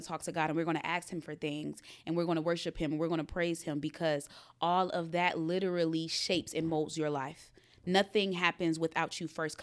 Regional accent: Detroit, Michigan, United States; I grew up in Detroit on the east side where cold.

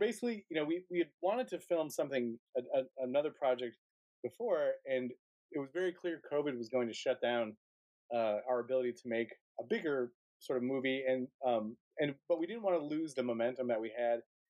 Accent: Wausau, Wisconsin, United States; obviously it was pretty small potatoes because it was just my hometown of Wausau, Wisconsin.

